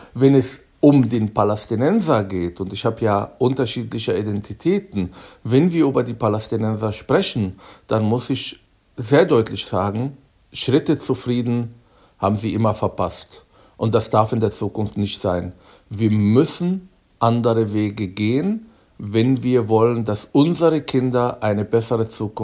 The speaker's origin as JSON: {"language": "German", "country": "Germany", "said": "weil ich auch Deutscher bin und erst in Deuts"}